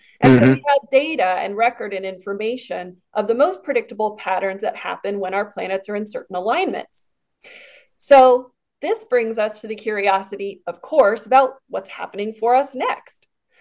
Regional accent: United States; Well, I'm an American, so it stands out as an interesting factoid in history to me.

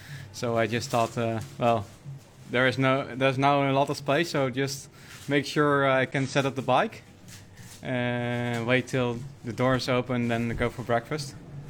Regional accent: Eindhoven, North Brabant, Netherlands; English is a second language; I come from the Netherlands, Eindhoven, so I'm not familiar with the mountains, only in the races.

